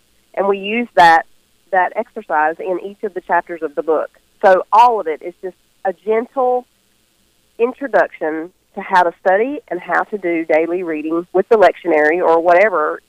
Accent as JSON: {"language": "English", "region": "the South", "country": "United States", "said": "I'm a Southern girl, if you can't tell already. I'm from the South."}